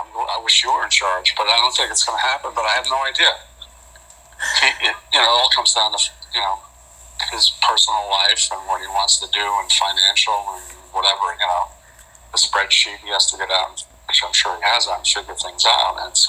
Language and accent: English; New York, United States; I mean, you know, I mean, I grew up in New York. What a nightmare.